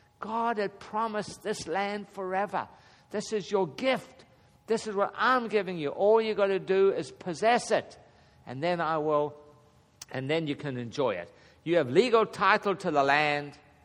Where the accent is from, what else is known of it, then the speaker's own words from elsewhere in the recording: South Africa; now in United States; that's everything I remember about growing up in South Africa until I came to America happened at that house.